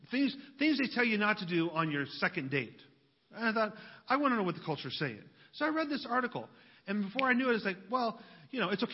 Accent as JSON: {"language": "English", "region": "West Virginia", "country": "United States", "said": "I'm from West Virginia. My family's from West Virginia, so we know about coal."}